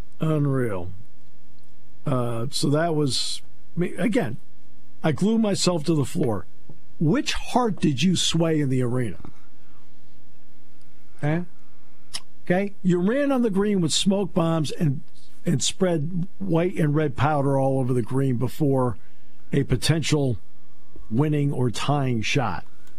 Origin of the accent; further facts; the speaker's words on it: Connecticut, United States; I grew up in Connecticut.